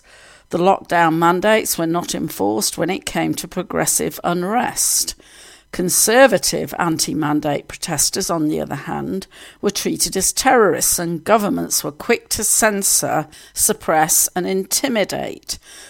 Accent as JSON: {"language": "English", "country": "United Kingdom", "also_born_or_lived": "United States", "said": "it's just shocking to me as a Brit, you know, having been in the US for 13 years and come back last May, to find my home country in this state"}